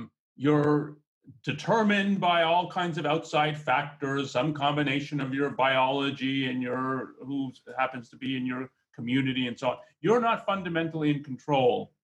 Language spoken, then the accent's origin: English; Canada; I'm Canadian, so I probably should know more